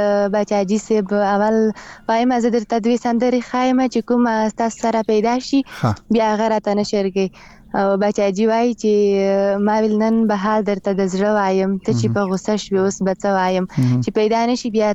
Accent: Khyber Pakhtunkhwa, Pakistan; زه خپیرې له وزیرستان یم.

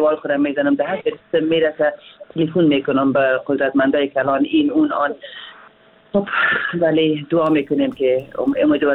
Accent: Afghanistan; now in Hamburg, Germany; من خواه از افغانستان هستم، اما من از یک طرف پشتون هستم، از یک طرف هم تاجک هستم، مردوش هستم،

